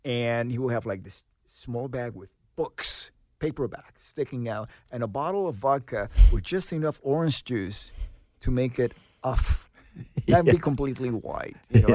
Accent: Miami, Florida, United States; And, you know, for me, I grew up playing in Miami, which was more of a loungy club, you know, type of environment. Then I went to the Midwest

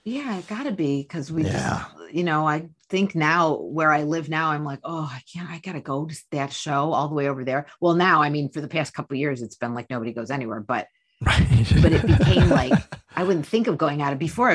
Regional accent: Detroit, Michigan, United States; I'm from the Motor City.

